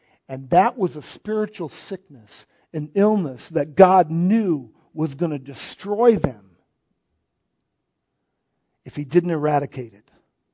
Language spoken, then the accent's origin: English; Indiana, United States; also born or lived in Michigan; We're from Indiana and Michigan.